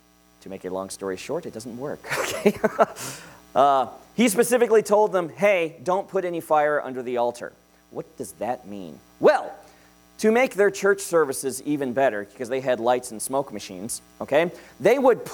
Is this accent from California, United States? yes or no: no; Arizona, United States; I'm from Arizona. We don't panic when there's no rain.